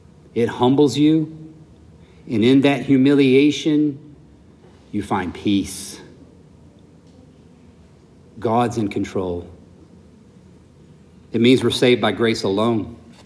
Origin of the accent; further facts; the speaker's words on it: the South, United States; I love that I can because I'm from the South and we do it all the time.